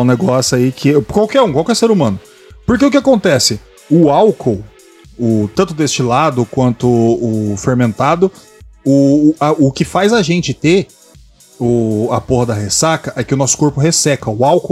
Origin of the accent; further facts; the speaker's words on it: São Paulo, Brazil; eu sou do interior de São Paulo, como eu sou sortudo, né?